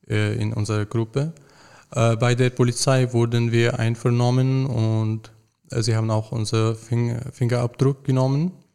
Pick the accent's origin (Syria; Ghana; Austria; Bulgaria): Syria; moved away as an adult; now in Germany; ich komme ja aus Syrien, ich bin vom Militär geflüchtet